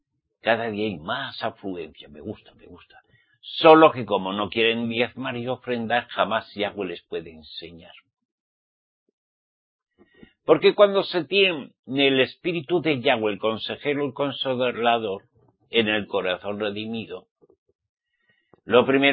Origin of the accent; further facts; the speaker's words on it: Spain; Yo soy español, safardí.